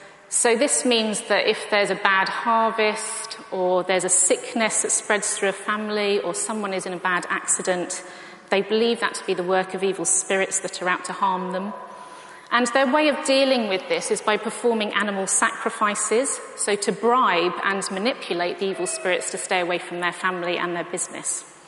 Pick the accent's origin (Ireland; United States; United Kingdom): United Kingdom; England; I come from England.